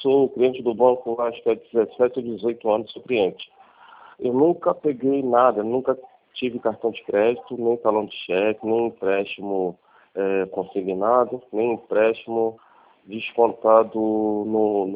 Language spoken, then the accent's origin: Portuguese; Colombia; Sou da Colômbia.